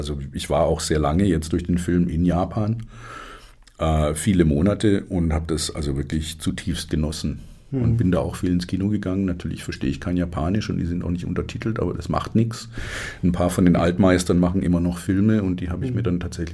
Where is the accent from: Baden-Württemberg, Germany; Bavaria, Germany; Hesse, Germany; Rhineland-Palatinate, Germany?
Baden-Württemberg, Germany; Stuttgart; ich bin in Stuttgart groß geworden